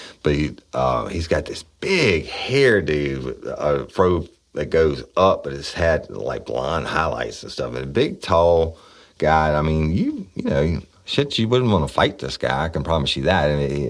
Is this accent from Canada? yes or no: no; United States; Okay, cool. I'm an American. I'm proud of it.